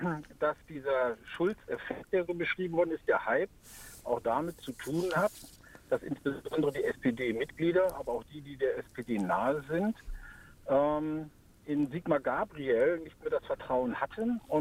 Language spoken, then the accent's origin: German; Schleswig-Holstein, Germany; Also ich bin ja Schleswig-Holsteiner